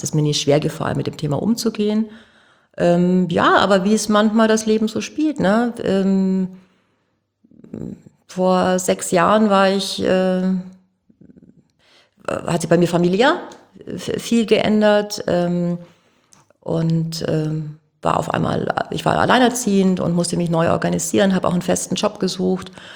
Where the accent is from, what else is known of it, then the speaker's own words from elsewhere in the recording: Augsburg, Bavaria, Germany; now in Hamburg, Germany; Ich bin der Bayern-Import hier unter den Kiezmenschen. Ich komme aus Augsburg.